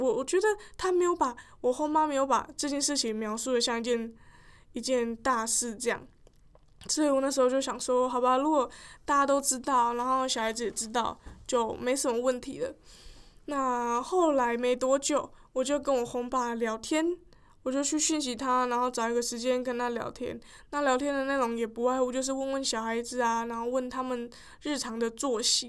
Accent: Kaohsiung, Taiwan; 因为我是高雄人，到台北要花时间，然后又要花钱

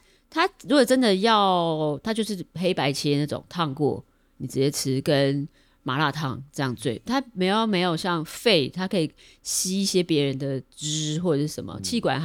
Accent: Sanchong, New Taipei, Taiwan; 在我们三重有早上 早场有一摊就是米粉汤那种

